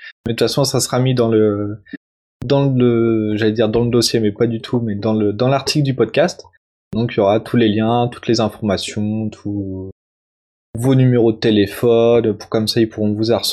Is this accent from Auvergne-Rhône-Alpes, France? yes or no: no; Brittany, France; on fait à Rennes parce que voilà, on est plus de la Bretagne et que c'est un petit peu hors de Paris